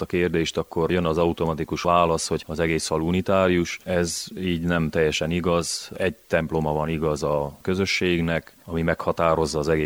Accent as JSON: {"language": "Hungarian", "town": "Fiatfalva", "region": "Harghita", "country": "Romania", "tie": "born or raised there", "said": "a lévén, hogy én is falusi gyermek vagyok, mert Fiatfalván születtem."}